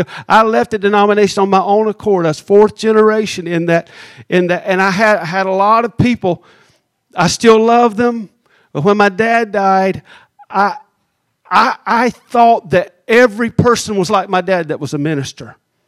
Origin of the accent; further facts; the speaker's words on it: Anderson, South Carolina, United States; I grew up in Anderson, South Carolina, and I remember seeing on the square, the town square